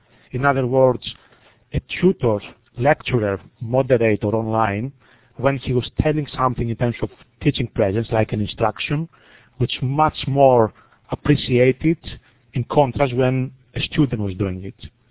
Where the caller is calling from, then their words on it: Scotland, United Kingdom; I'm contacting from Scotland, actually. It's 7 o'clock here.